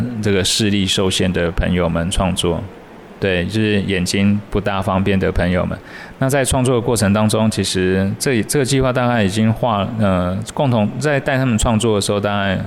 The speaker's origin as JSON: {"language": "Chinese", "town": "Kaohsiung", "country": "Taiwan", "said": "我不是，我是高雄人"}